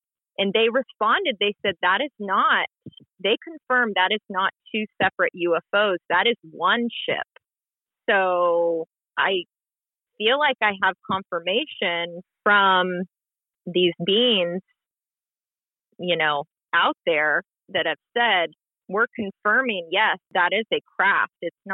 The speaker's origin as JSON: {"language": "English", "region": "California", "country": "United States", "lives_now": "Savannah, United States", "said": "I'm personally from California"}